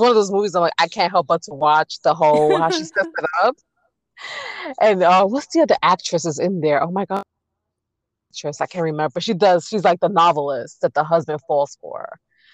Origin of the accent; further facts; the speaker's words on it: New York, United States; So I'm from New York.